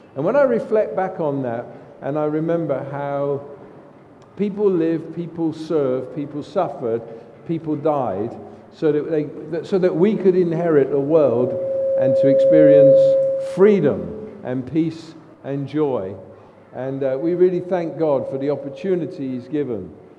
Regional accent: Bristol, South West England, United Kingdom; a young man from my hometown, Bristol, who signed up the same day as my dad signed up.

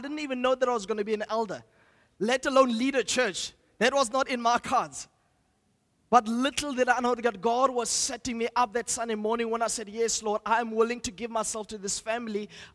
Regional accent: Free State, South Africa; now in Stellenbosch, South Africa; I'm not from the Western Cape. I'm from the Free State, you know, so the dusty fields of the Free State. And I was battling and struggling to actually be in Stellenbosch.

